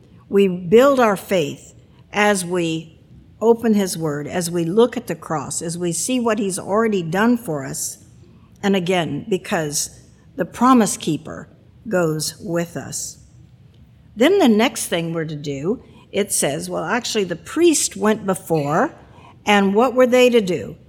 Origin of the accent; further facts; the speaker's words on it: Florida, United States; When I was a kid growing up in Florida, we used to go swimming a lot in lakes.